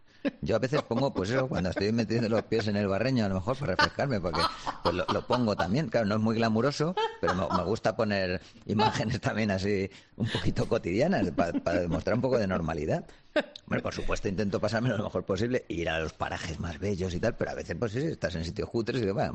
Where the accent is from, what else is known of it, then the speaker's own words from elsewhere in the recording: Spain; Sí, en España somos muy envidiosos